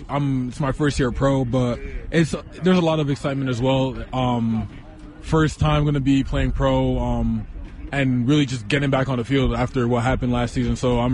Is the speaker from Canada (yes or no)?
yes; Montreal, Quebec, Canada; I'm from Montreal, Quebec, Canada. A little far away from Calgary, but I'm from there.